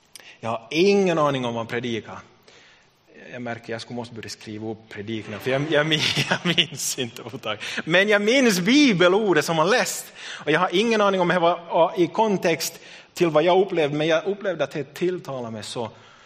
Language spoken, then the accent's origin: Swedish; Jakobstad, Ostrobothnia, Finland; sista året här och så tänkte jag att jag kommer inte att flytta hem till Jakobstad.